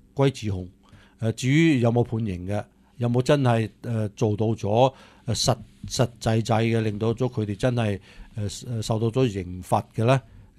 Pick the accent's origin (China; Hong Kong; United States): United States; 咁呢個呢啲錢係我哋美國人自己納税錢